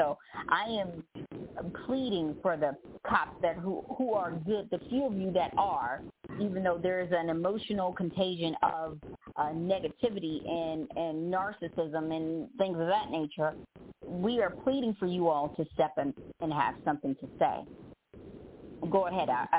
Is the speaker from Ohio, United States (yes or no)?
no; Memphis, Tennessee, United States; My hometown of Memphis, Tennessee